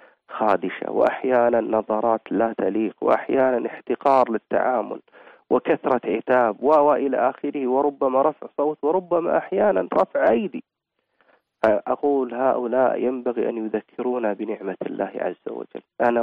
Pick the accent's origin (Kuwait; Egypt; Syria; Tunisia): Kuwait; ولو عملوا عندنا في الكويت أو وجدوا فرص عمل